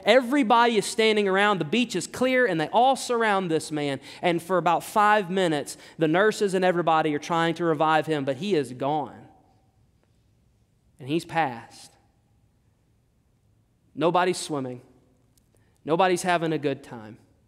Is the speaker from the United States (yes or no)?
yes; Texas, United States; I'm a pastor from Southeast Texas.